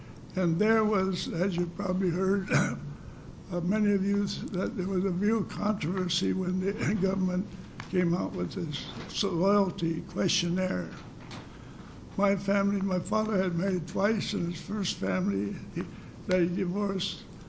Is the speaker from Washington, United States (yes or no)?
yes; Seattle, Washington, United States; born there; I was born in Seattle and still live there.